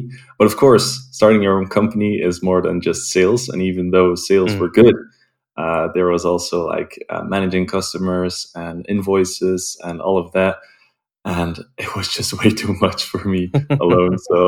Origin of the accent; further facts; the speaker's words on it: Belgium; I'm based in Belgium, and I was born and raised in Belgium as well.